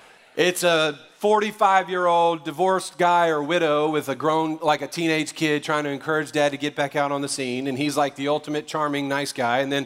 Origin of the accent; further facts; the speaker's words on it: New Orleans, Louisiana, United States; I'm like, that is not Christmas in the place I grew up. You know what I'm saying? I'm from New Orleans. It's not the same.